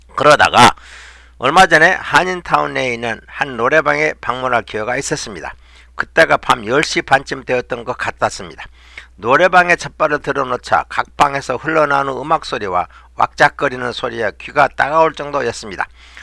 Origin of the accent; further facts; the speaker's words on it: Honam, South Korea; moved away as an adult; now in United States; 호남 지역의 농가에서 자랐지만 중학교부터는 도시 생활을 했습니다.